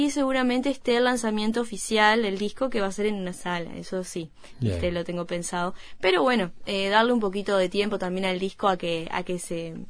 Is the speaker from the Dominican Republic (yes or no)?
no; Solimar, Canelones, Uruguay; en la costa, porque yo soy allá de Solimar.